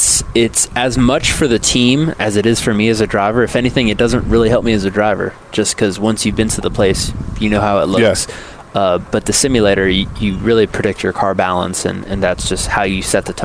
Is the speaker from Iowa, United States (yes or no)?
no; Miami, Florida, United States; I had 5 acres where I grew up in Miami, and I always had, you know, side-by-sides and UTVs.